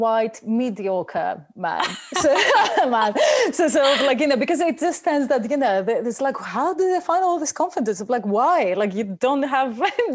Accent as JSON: {"language": "English", "town": "Athens", "region": "Attica", "country": "Greece", "tie": "born or raised there", "moved": "yes", "said": "because we are migrants as well, I don't have the luxury of time to doubt myself in a sense of I'm born and bred in Athens."}